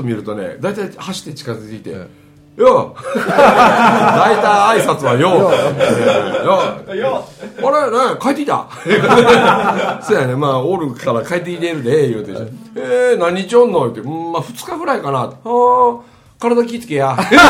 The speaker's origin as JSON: {"language": "Japanese", "town": "Osugidani", "region": "Mie", "country": "Japan", "tie": "born or raised there", "said": "この夏ちょっと俺のふるさと田舎で、"}